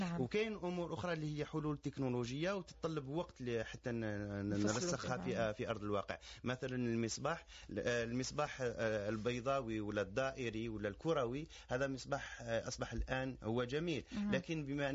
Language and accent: Arabic; Algeria; وهذا نعتز به كجزائريين أنه نعم.